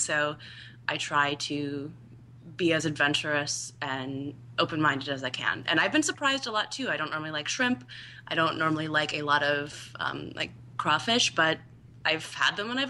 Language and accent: English; North Dakota, United States; but I'm from North Dakota, and that's a landlocked state.